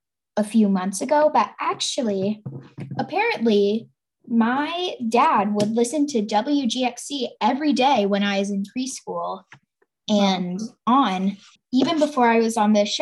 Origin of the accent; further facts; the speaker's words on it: Hudson, New York, United States; I'm 11, and I'm also from Hudson.